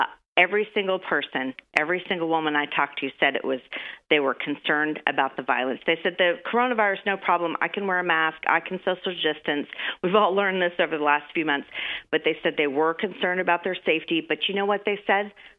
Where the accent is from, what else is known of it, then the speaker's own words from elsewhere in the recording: Oklahoma, United States; A lot of seniors that I know in Oklahoma, people my parents' age, where I grew up in Oklahoma, they said, man, we'd love to go